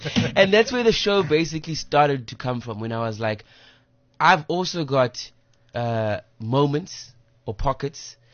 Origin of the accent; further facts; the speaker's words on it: South Africa; I'm from South Africa.